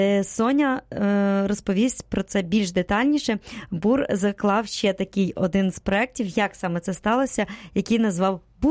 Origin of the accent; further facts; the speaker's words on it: Zhytomyr Oblast, Ukraine; в моїй рідній області, в Житомирській області, в Малині